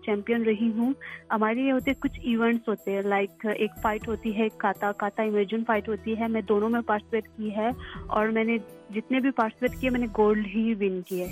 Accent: Quetta, Balochistan, Pakistan; now in Karachi, Pakistan; پھر جیسے جو کوئٹہ کے سرکمسٹانسز ہے جو بھی ہے، پھر ہم نے وہاں سے موو کیا کراچی

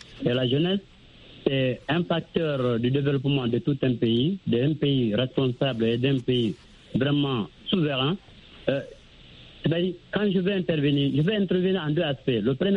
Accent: Guinea; now in Libreville, Gabon; Quand je suis chez moi en Guinée-Conakry, je ne suis pas à l'aise.

